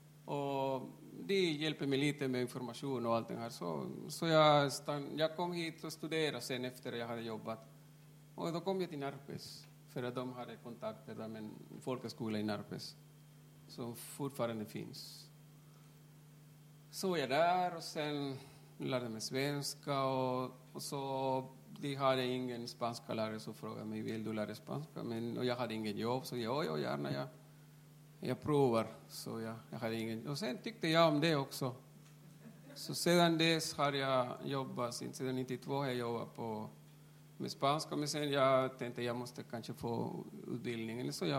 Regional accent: Peru; Swedish is a second language; moved away as an adult; now in Finland; Jag hade studerat media i Peru, i mitt hemland.

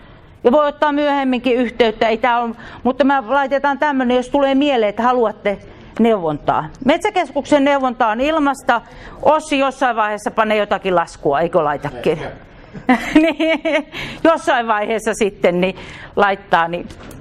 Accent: Häme, Finland; Vaikka olen Hämeestä, niin olen nopea puhumaan

